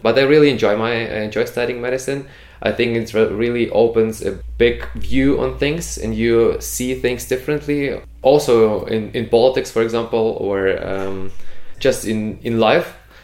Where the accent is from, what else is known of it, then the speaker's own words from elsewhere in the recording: Lviv, Lviv Oblast, Ukraine; moved away as an adult; now in Munich, Germany; I started studying medicine just in my hometown in Lviv. And after 2 years, I came here to Germany to study medicine here in Germany at the LMU Munich, Ludwig Maximilians Universität Munich. Yeah, so now I'm here in Munich.